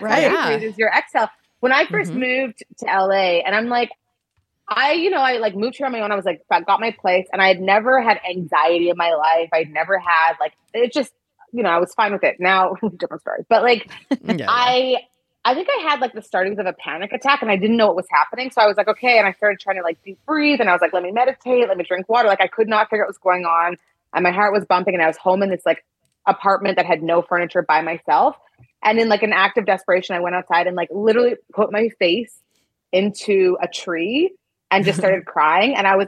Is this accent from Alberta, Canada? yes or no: no; Winnipeg, Manitoba, Canada; I grew up in Winnipeg in Canada, which is like minus 40 in the winters.